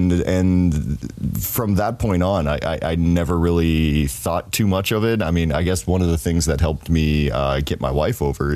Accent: Denver, Colorado, United States; now in South Korea; Yeah, I'm from Denver originally. Okay. Kind of, yes. Yeah, I mean, I moved all around.

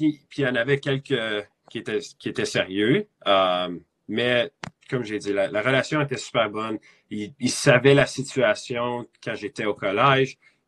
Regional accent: Canada; Puis je sais que je suis Canadien et je peux jouer dans le froid, mais c'est toujours plus plaisir si je joue dans le chaud.

